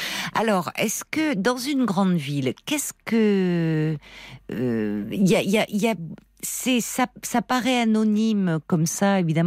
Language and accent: French; Nouvelle-Aquitaine, France; je viens de la Corrèze, région reculée, où il y a beaucoup des guérisseurs